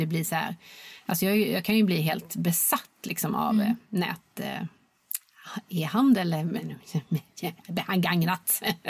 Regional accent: Ängelholm, Skåne, Sweden; där jag är uppvuxen i Skåne, i Ängelholmstrakten.

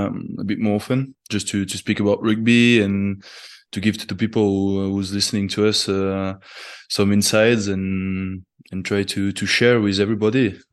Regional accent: Toulouse, Occitania, France; born there; English is a second language; because I was born in Toulouse, so I had some family at the stadium.

